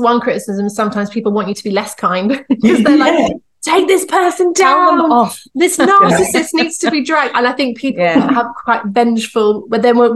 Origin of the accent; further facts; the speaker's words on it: United Kingdom; I found it really interesting because as British people, sometimes we say the word sex with a bit of a sex.